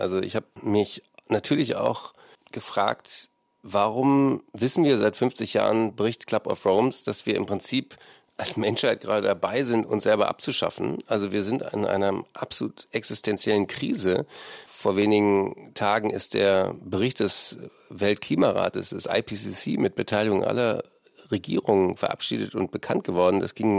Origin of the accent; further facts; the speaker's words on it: Berlin, Germany; ich bin ja Berliner, bin mit meinem Vater Wildschweine gucken, mit dem Rad morgens gefahren durch den Grunewald.